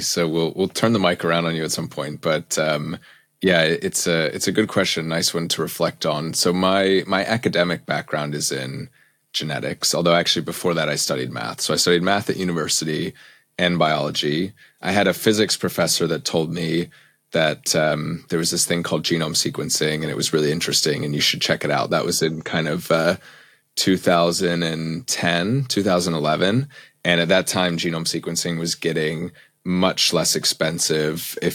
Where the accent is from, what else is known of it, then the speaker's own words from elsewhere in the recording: United States; now in Cambridge, United Kingdom; You can probably tell I'm American, not British, but I've lived in Cambridge for about 10 years. So I moved over to Cambridge to do my PhD